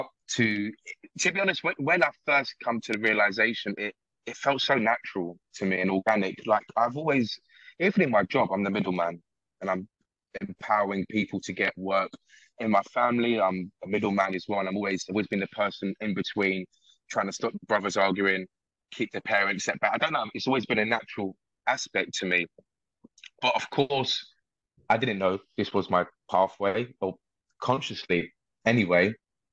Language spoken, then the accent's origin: English; London, United Kingdom; I'm born and raised in East London. I'm Hungarian. … is Hungarian. People think I'm Italian. I'm like, nope, I'm Hungarian.